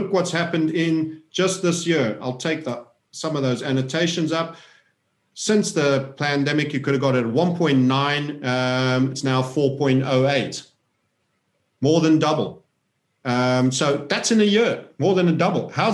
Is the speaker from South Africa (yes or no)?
yes; South Africa; born there; I say that as a South African born citizen, so I'm entitled to be a bit disparaging.